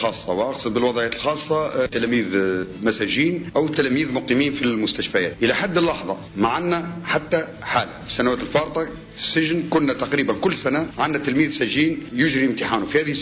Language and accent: Arabic; Tunisia